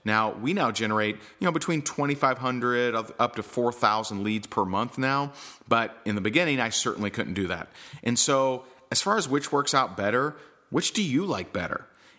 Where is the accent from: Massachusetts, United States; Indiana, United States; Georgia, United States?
Indiana, United States; Seymour; I'm actually from Seymour, Indiana, so very cool.